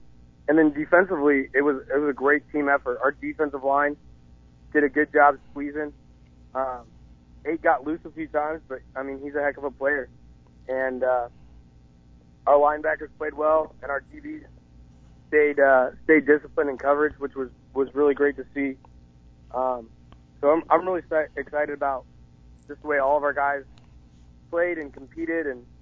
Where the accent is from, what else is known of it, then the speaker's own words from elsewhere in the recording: Indiana, United States; I mean, I'm from Northern Indiana, and I knew who Tri-West was when I was in high school.